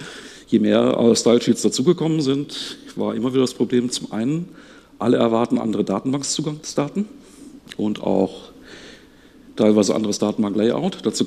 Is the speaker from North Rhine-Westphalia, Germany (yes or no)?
yes; Bielefeld, North Rhine-Westphalia, Germany; Ich komme aus Bielefeld, tatsächlich. Gibt es wirklich.